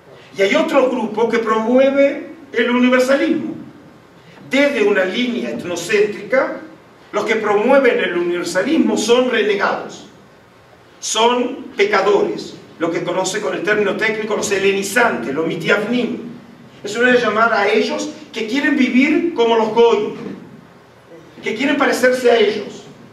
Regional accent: Argentina; now in Mexico; Yo estoy en México, vengo de Israel y sigo la liga, soy del Barça, quiero aclarar, ¿sí? Como buen argentino.

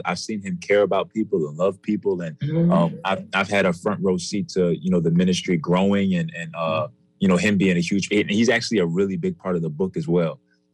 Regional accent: New York, United States; also born or lived in Naples, Florida; growing up in New York and then transferring to Naples, Florida. So I went from a predominantly Black community to a predominantly white community.

